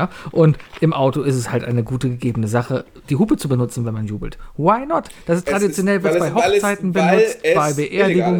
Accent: Germany; wir als Deutsche

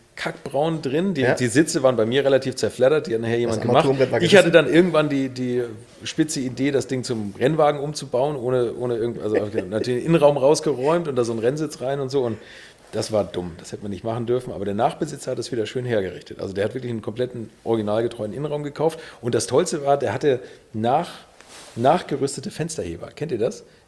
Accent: Bad Segeberg, Schleswig-Holstein, Germany; ich komme aus Bad Segeberg, hier aus der Nähe

